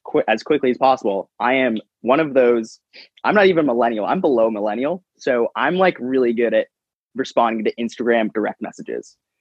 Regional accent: Vermont, United States; VT being my home state of Vermont

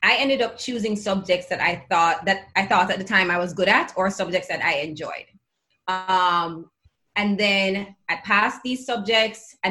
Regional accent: Kingston, Jamaica; because I'm from Kingston and our hotels mostly are on the North Coast, that meant I had to move to the North Coast.

